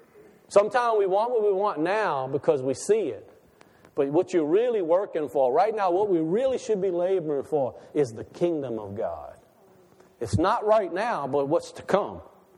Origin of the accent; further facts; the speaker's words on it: Tiger Pass, Louisiana, United States; I'm glad I grew up on the Tiger Pass.